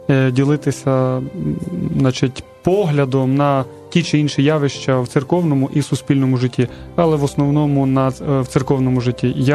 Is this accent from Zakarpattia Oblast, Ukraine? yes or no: yes; Zakarpattia Oblast, Ukraine; Я сам народився на Закарпатті в традиційному релігійному середовищі